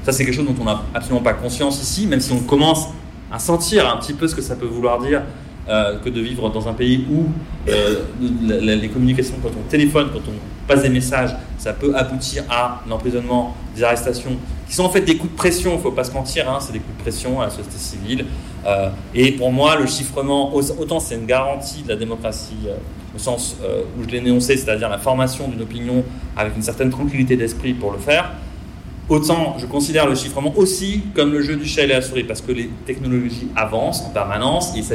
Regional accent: Marseille, Provence-Alpes-Côte d'Azur, France; moi je viens de la ville de Marseille, hein, je l'ai peut-être déjà dit

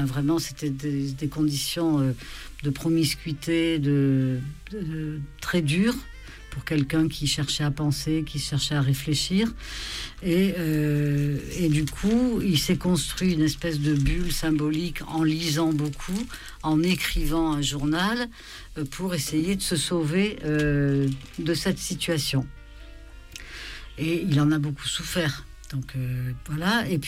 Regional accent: Occitanie, France; Et moi-même, j'ai été élevée en Lozère.

